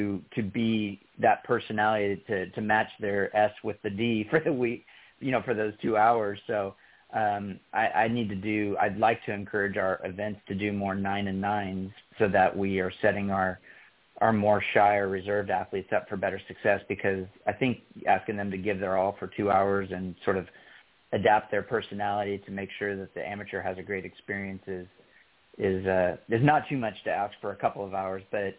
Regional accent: Atlantic Beach, United States; And if you wanted to do it at Atlantic Beach, that's my hometown, and we'll roll out the red carpet for you.

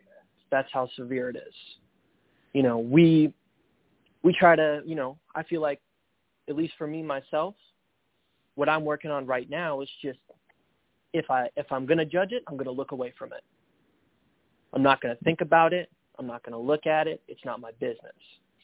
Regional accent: Lansing, Michigan, United States; I'm from Lansing, Michigan, and work fast food.

